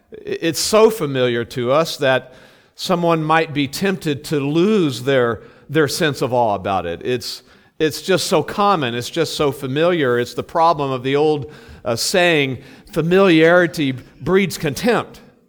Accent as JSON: {"language": "English", "region": "Texas", "country": "United States", "tie": "born or raised there", "also_born_or_lived": "California", "said": "Before that, we were 16 years in California, and before that, we grew up in Texas."}